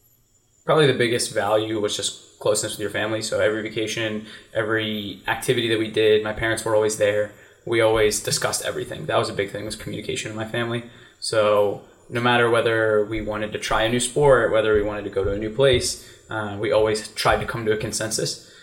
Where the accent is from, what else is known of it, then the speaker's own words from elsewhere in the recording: West Chester, Pennsylvania, United States; I'm from Westchester, Pennsylvania. It's a small town outside of Philadelphia.